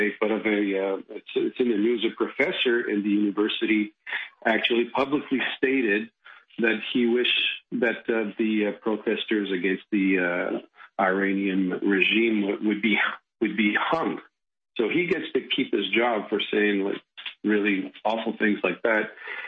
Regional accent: Canada; also born or lived in Europe; I'm a Canadian from Italian descent, spent most of my life in Europe

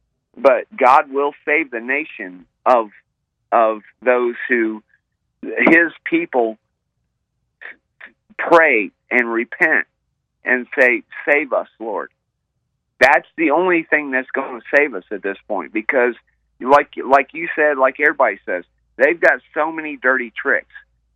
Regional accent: Georgia, United States; I mean, even though I'm from West Georgia and I'm reporting on young black men from the country

